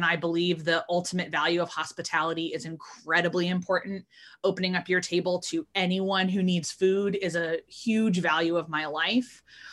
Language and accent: English; Northeast, United States; But I grew up in the Northeast, and I grew up in a family that was pretty small